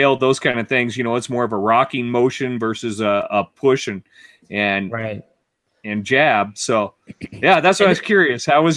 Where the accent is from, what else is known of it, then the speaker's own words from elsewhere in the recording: South Dakota, United States; Well, I'm originally from South Dakota. I still own a house there.